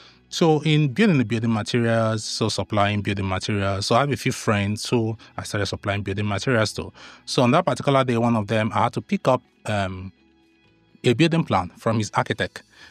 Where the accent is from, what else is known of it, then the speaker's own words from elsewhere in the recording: Onitsha, Anambra, Nigeria; now in Lagos, Nigeria; because I grew up in Onitsha, Southeast Nigeria, Anambra State